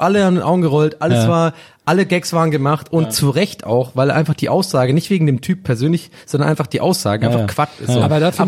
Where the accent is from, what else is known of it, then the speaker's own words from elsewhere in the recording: Ireland; ich habe da echt so ein bisschen als Ire, gebürtige Ire, der da aufgewachsen ist